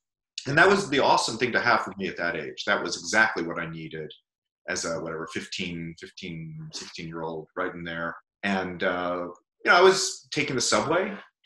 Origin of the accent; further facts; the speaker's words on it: Brooklyn, New York, United States; I was scrawny, book reading teenager when I was growing up in Brooklyn, which is sort of a bad place to be a scrawny book reading nerd.